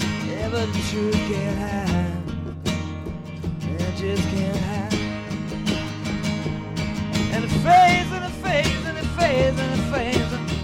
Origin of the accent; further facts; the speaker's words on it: the South, United States; But we grew up in the South listening to a lot of English music too.